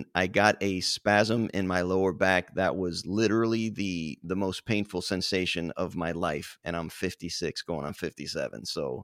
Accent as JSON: {"language": "English", "town": "Miami", "region": "Florida", "country": "United States", "said": "And I was in Texas, so I'm from Miami."}